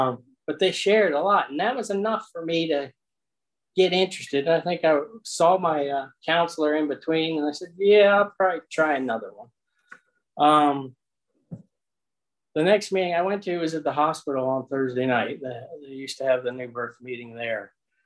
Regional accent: Virginia, United States; now in Culpeper, United States; I grew up in Northern Virginia. I guess I'd been here about 8 years when I, 8 to 10 years when

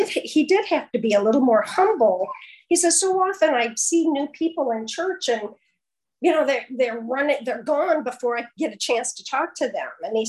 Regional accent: Michigan, United States; I was raised in Michigan, so I have a little bit of an accent.

